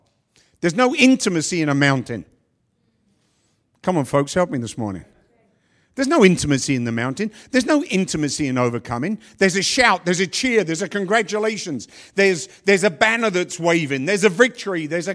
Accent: London, United Kingdom; In our culture growing up in London, we're not a very touchy-feely bunch or anything, but I used to kiss all my relatives, female relatives, on the lips.

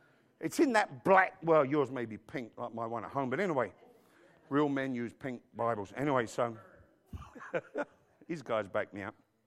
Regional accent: England, United Kingdom; I'm an Englishman

